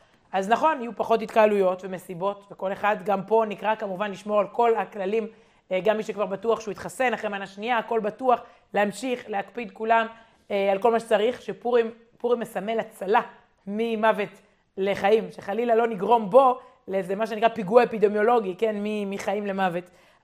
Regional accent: Jerusalem, Jerusalem District, Israel; אנחנו ירושלמים, יש לנו פורים משולש השנה

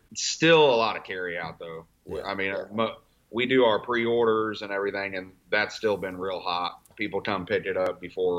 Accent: Kansas City, Missouri, United States; Kansas City's been great. You know, I mean, like, it's a real tight-knit kind of city and town.

